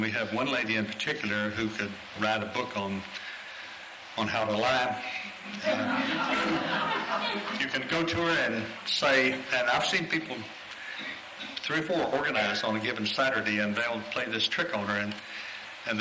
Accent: Berea, Kentucky, United States; we're almost all from Madison County, Kentucky. And we sort of advertise ourselves as being from Madison County, and I'm from Berea, and I advertise Berea in Madison County.

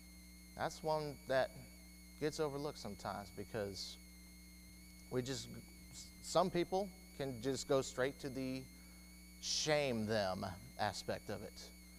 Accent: Rosenberg, Texas, United States; Growing up in Rosenberg, at the congregation there, I had a lot of family that lived there.

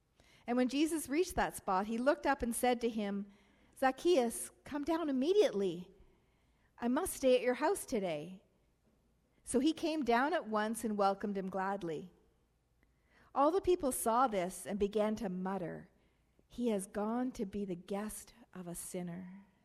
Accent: Canada; Most of us who are born and raised in Canada cannot relate this well, very well, to this story.

